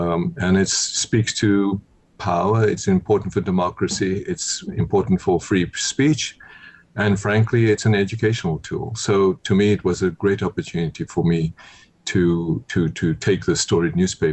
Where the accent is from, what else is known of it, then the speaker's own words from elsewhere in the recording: South Africa; born there; I was born in South Africa under apartheid.